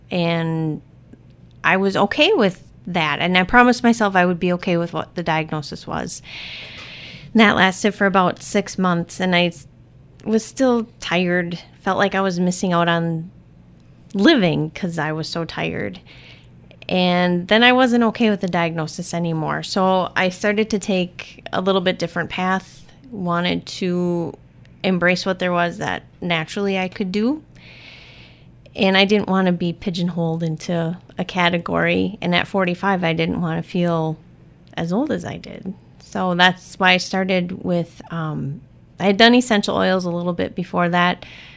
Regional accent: Crivitz, Wisconsin, United States; I am originally from Crivitz, Wisconsin.

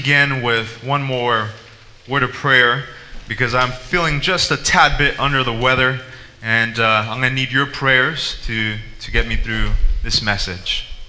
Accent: California, United States; I come from California, and every summer we have to deal with fires.

